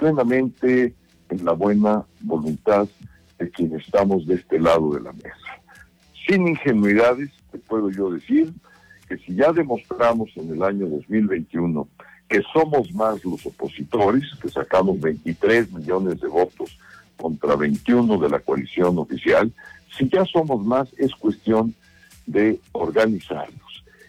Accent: Mexico; Antes que eso, somos mexicanos.

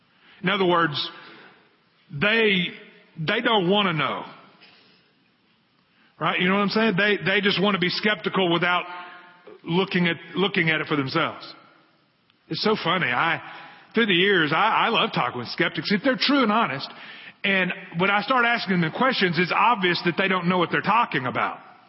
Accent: Memphis, Tennessee, United States; So funny, I grew up, where a place where I grew up in Tennessee, the exit that you got off to go to our house was Mount Moriah. And, you know, and I was living in a place where, I mean, it was in Memphis, and it's flat.

